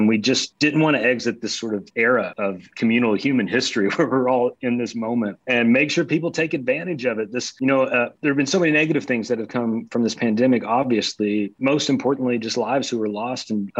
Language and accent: English; Cincinnati, Ohio, United States; in my hometown of Cincinnati, Ohio, because it's a great city and people deserve to see it.